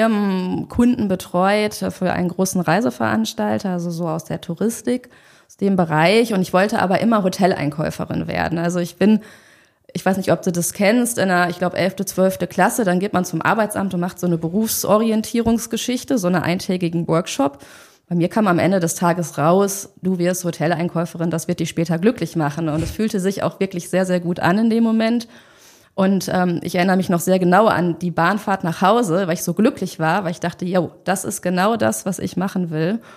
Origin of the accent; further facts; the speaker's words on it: North Rhine-Westphalia, Germany; Ich bin ein Kind des Ruhrgebiets